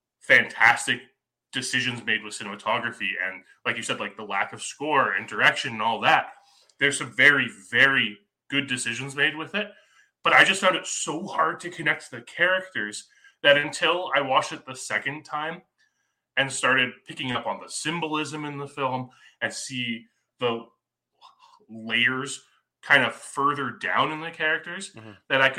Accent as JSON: {"language": "English", "country": "Canada", "said": "And maybe that is like me being Canadian and not connecting to the like Americana of the film."}